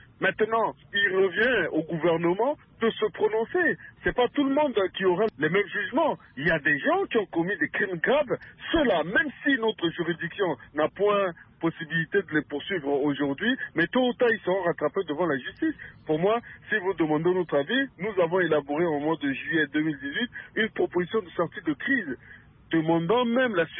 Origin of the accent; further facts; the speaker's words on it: Central African Republic; que la paix puisse revenir chez nous en République centrafricaine.